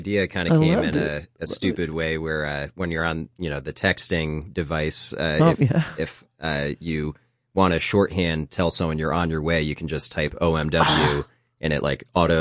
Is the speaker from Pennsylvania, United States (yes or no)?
yes; Honesdale, Pennsylvania, United States; also born or lived in Asheville, United States; I lived down in Asheville, North Carolina, made my way up here to my hometown of Honesdale.